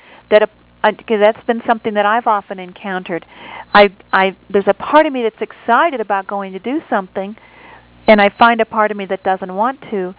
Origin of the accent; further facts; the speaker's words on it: United States; I speak especially as an American